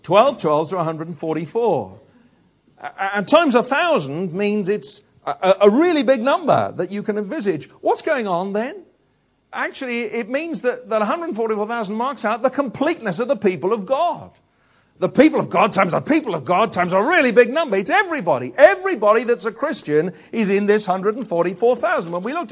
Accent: Wales, United Kingdom; Maybe it's because I'm Welsh.

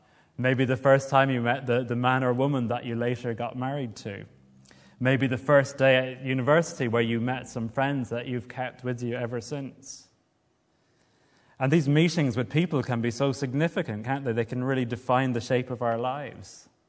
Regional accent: Limerick, Munster, Ireland; I come from Limerick, so it's a bit of a sore point.

